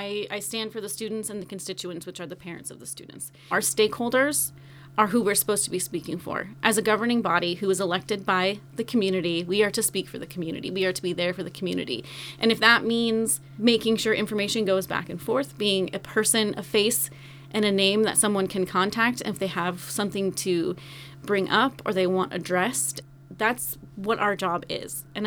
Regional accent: Wrangell, Alaska, United States; I was raised in Wrangell my whole life. We moved here in 1989.

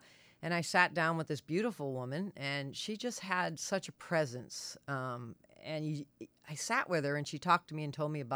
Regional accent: Gloucester, Massachusetts, United States; And I grew up on the East Coast on the harbors, so in Gloucester, Mass.

